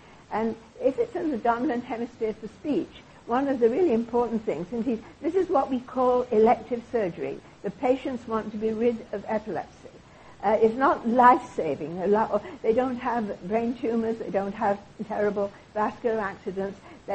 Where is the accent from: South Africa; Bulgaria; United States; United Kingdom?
United Kingdom; moved away as an adult; now in Canada; I'm British, and I came to Canada at the end of the war for various reasons.